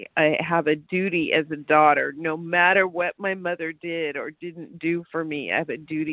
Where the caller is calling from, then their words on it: California, United States; I'm calling from Southern California.